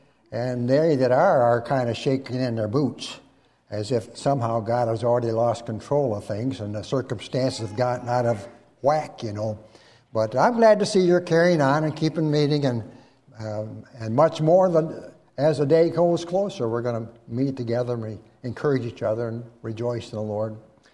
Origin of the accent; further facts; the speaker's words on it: Caledonia, Michigan, United States; We come from Caledonia, just a bit south of Kentwood there.